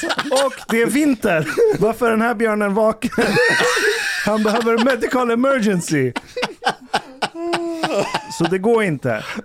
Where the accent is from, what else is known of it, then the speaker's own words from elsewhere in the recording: Ekerö, Stockholm County, Sweden; där jag växte upp på Ekerö, när jag var med kidsen därifrån, där alla var etniska svenskar.